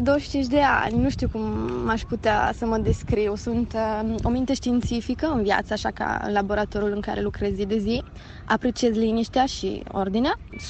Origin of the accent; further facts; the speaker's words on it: Romania; now in Italy; deci nu mi-aș fi imaginat niciodată că voi primi felicitări din partea autorităților din țara mea natală după atâția ani de când locuiesc în Italia, deci de când eu nu mai sunt în România.